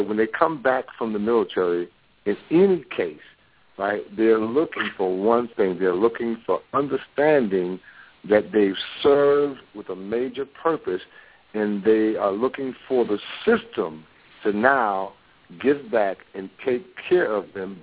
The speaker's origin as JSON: {"language": "English", "town": "Bronx", "region": "New York", "country": "United States", "tie": "born or raised there", "said": "I'm from the Bronx, New York, raised up poor mom, 7 kids on welfare."}